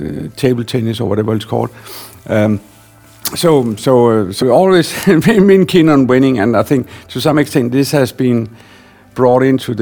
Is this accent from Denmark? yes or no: yes; Denmark; now in Copenhagen, Denmark; So I moved from my hometown to Copenhagen.